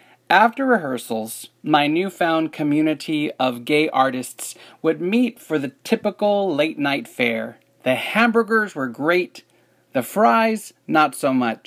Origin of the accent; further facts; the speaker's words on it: San Antonio, Texas, United States; I was born in San Antonio, Texas, to an Army officer and his wife, and was always surrounded by an abundance of soft tacos, Tejano music, and stereotypical machismo. The city of my youth